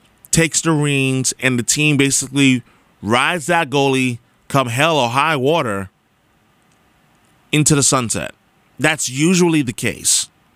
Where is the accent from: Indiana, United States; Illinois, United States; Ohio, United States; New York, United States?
New York, United States; as I was walking down the streets of New York in my hometown on Friday